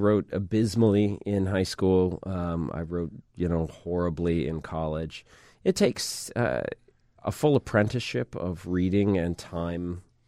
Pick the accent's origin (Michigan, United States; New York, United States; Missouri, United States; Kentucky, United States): Michigan, United States; Flint; Yep. I was born in Flint, Michigan, grew up there in the Michigan suburbs.